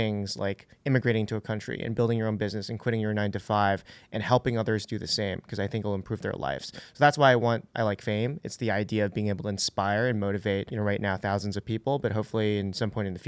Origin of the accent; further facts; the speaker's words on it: Hong Kong; moved away as an adult; now in New York, United States; So when I moved here 3 years ago, I worked for Facebook and they had sponsored my visa. I'm from Hong Kong. I have a Canadian passport.